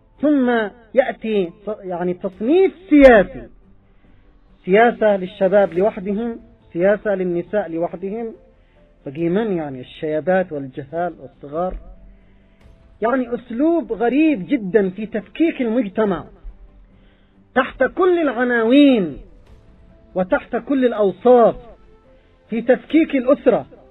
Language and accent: Arabic; Yemen; حتى عندنا في اليمن